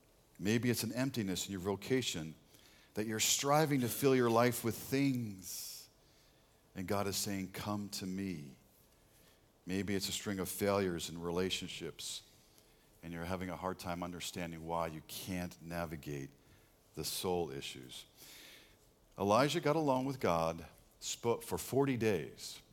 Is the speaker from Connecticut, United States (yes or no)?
no; New York, United States; And I'm a city guy. I grew up in New York.